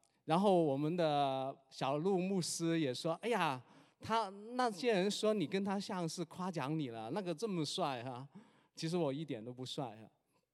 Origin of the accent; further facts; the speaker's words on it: southern China, China; 大概我是南方长大的啊，我个子比较高哈